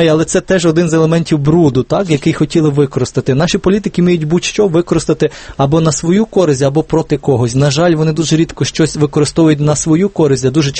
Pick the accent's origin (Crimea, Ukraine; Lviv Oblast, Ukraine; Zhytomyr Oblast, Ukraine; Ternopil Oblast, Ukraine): Ternopil Oblast, Ukraine; от я з Тернопільщини, так, у багатьох селах євроремонти, євровікна.